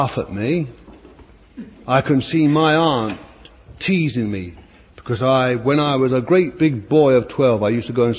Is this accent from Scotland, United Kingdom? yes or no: no; Bethnal Green, London, United Kingdom; born there; It's funny what London does for me or holds for me, I don't know. It's because I was born there in Bethnal Green, I suppose.